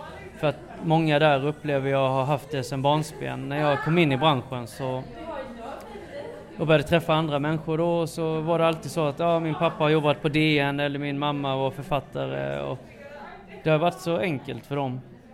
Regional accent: Sölvesborg, Blekinge, Sweden; För att i Sölvesborg där jag växte upp, där visste alla vem jag var eftersom det var en så liten stad. Alla visste att jag var adopterad och vem som var min mamma och vem som var min syster.

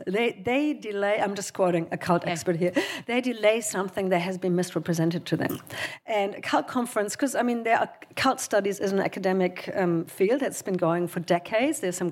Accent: Germany; I'm originally from Germany.

